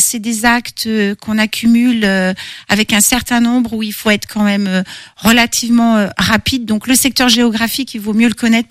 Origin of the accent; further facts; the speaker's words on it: Le Pin-en-Mauges, Pays de la Loire, France; Alors, j'ai toujours vécu dans cette région. Je suis native du Pin-en-Mauges.